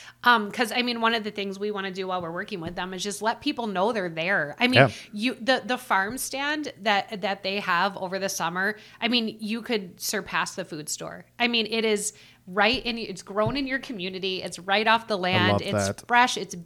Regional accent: Scotland, United Kingdom; I'm a Scottish girl. So yeah, that's got to be my favorite. So good.

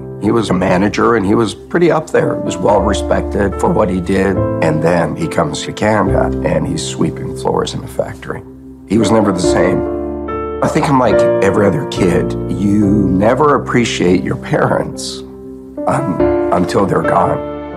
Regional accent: Croatia; I was born in Croatia, which was a communist country when I was there called Yugoslavia.

